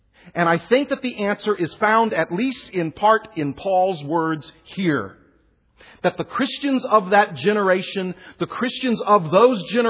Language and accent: English; Houston, Texas, United States; I grew up in Houston, Texas.